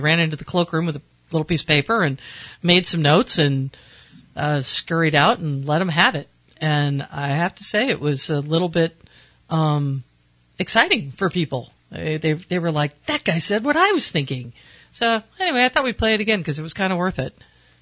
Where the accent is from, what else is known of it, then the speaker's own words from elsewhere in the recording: Colusa, California, United States; I grew up in Colusa.